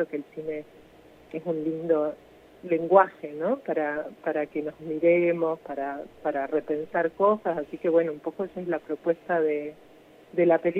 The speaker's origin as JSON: {"language": "Spanish", "region": "Salta", "country": "Argentina", "said": "yo soy salteña"}